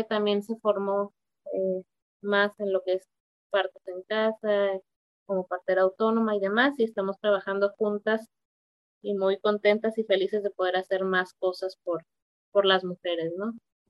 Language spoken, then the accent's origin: Spanish; Tlalmanalco, State of Mexico, Mexico; Me crié en el Estado de México, en un pueblito que se llama Tlalmanalco. Está cerca de la ciudad.